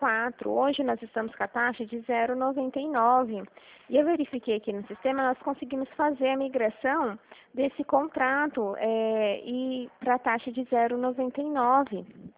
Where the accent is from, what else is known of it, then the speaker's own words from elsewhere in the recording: Dracena, São Paulo, Brazil; Eu sou de Dracena, pertinho de Marília.